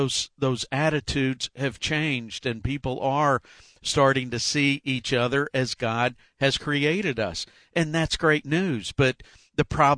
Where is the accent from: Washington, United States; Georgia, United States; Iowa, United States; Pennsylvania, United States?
Georgia, United States; Marietta; But I grew up in the Deep South. I'm a Southern boy, grew up in Marietta, Georgia, just outside of Atlanta, Georgia.